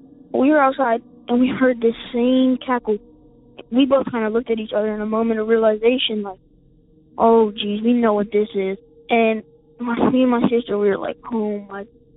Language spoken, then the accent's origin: English; South Carolina, United States; Sounds like a goofy name, but I'm from South Carolina, and we live in a very small town